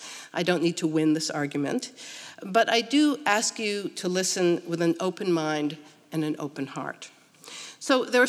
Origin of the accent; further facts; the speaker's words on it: Sharon, Massachusetts, United States; I did start out as a nice Jewish girl growing up in Sharon, Massachusetts. I went to Hebrew school 3 days a week.